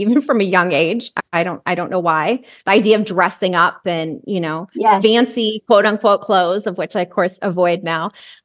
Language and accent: English; Michigan, United States; I grew up in Mid, Michigan. So very much a middle class, I used to think incredibly boring family.